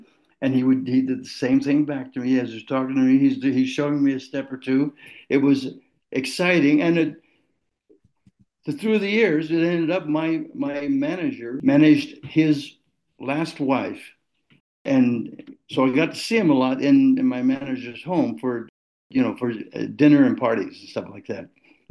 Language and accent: English; Idaho, United States; he overheard me talking about growing up in Idaho and hunting and fishing